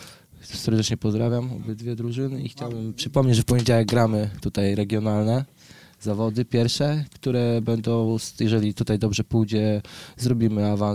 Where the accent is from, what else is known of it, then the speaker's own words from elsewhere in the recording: Opole, Opole Voivodeship, Poland; bo jestem z Opola, tak, jestem, urodziłem się tu